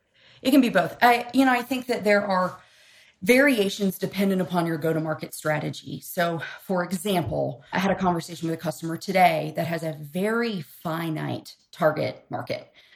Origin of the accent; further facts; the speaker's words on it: Kentucky, United States; I'm originally from Kentucky, and so that's bourbon country.